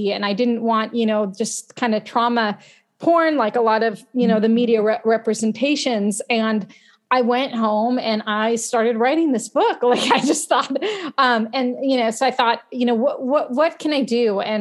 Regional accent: California, United States; I'm from Northern California. So I'm not a native San Diegan.

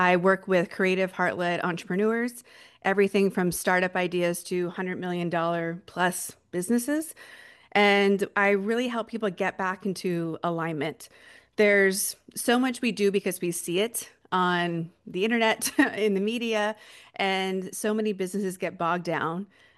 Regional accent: Northeast, United States; like, I come from the Northeast. I grew up

